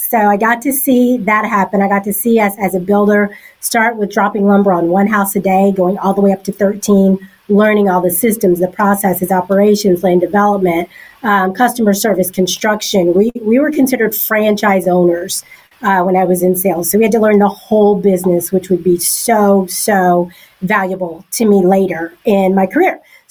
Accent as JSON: {"language": "English", "region": "Oklahoma", "country": "United States", "moved": "as an adult", "lives_now": "Dallas, United States", "said": "I'm from Oklahoma. So that, you know, the heart of the country, that's what we call that. Graduated college, did what everybody does in Oklahoma, moved to Dallas, right?"}